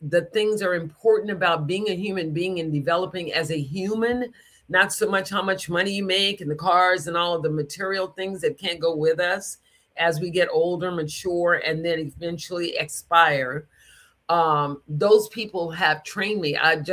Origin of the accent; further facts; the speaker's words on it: the South, United States; being a young Black girl growing up in the South.